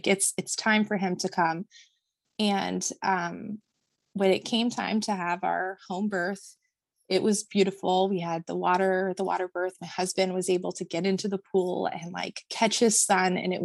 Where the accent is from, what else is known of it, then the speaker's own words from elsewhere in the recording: Vermont, United States; Like I came from Vermont. So like I'm a tree hugger, like all the way.